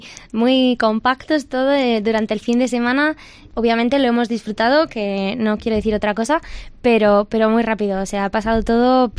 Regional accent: Burgos, Castile and León, Spain; somos por ahí de Capiscol, Gamonal.

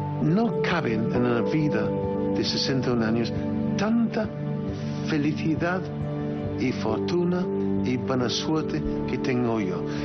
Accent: England, United Kingdom; Spanish is a second language; now in Spain; soy inglés. Yo soy feliz gracias a España. Un país donde no nací

